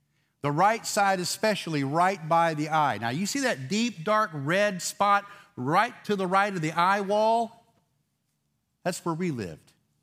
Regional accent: Pensacola, Florida, United States; Florida's my home state, Pensacola, but we were back in that area, not exactly in my hometown, but we were the next city over in Santa Rosa County.

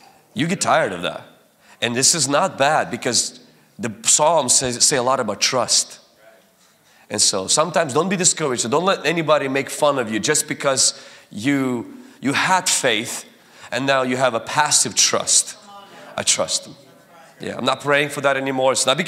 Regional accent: Washington, United States; I'm from Washington State. And in Washington State, we have two campuses there.

